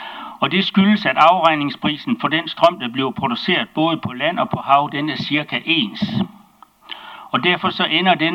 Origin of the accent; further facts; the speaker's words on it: Copenhagen, Capital Region of Denmark, Denmark; og jeg kommer fra Østerbro